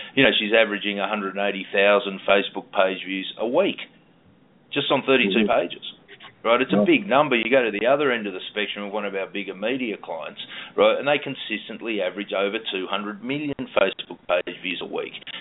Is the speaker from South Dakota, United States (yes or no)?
yes; South Dakota, United States; everyone I'm from South Dakota.